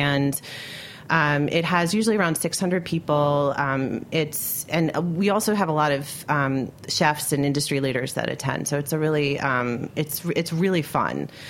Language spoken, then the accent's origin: English; New York, United States; I grew up in Westchester, so right outside the city.